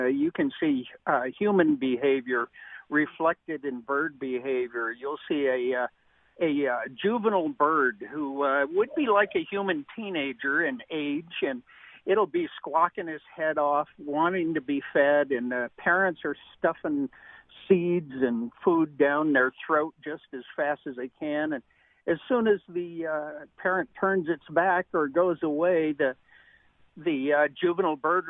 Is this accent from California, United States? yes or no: no; Denver, Colorado, United States; You know, we grew up in Denver.